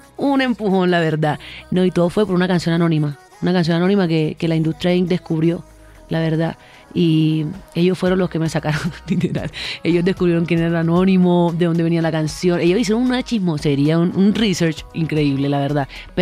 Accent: Montería, Córdoba, Colombia; Soy de Montería, Córdoba. Tengo 23 años. Hago música.

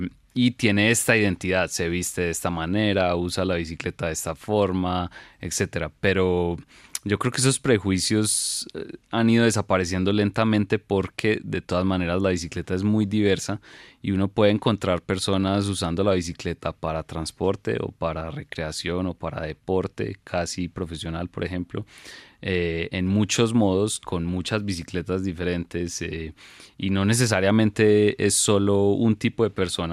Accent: Antioquia, Colombia; Yo, como paisa, sí, admiro increíblemente la ciclovía de Bogotá

